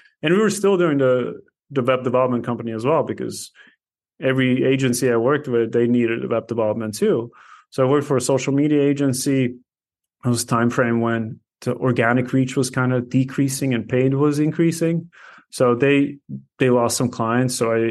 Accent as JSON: {"language": "English", "country": "Latvia", "said": "I had a friend back in Latvia. I'm originally from Latvia."}